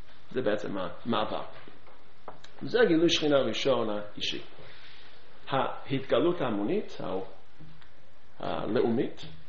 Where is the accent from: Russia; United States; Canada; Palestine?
United States; accent: American; Hebrew is a second language; לפי המבטא שלי אני אמריקאי, נכון? אני בא מאומה, לדעתי יחסית חכמה.